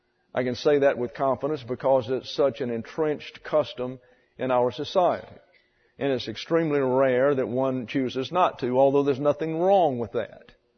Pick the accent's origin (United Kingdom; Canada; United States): United Kingdom; Wales; Dating back to, now get this, I'm Welsh. Dating back to 17th century Wales